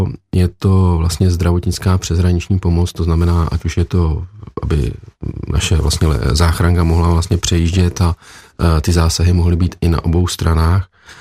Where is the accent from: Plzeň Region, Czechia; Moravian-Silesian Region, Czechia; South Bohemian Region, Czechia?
Plzeň Region, Czechia; Plzeň; já jsem Plzeňák, narodil jsem se, že na Slovanech jako většina z nás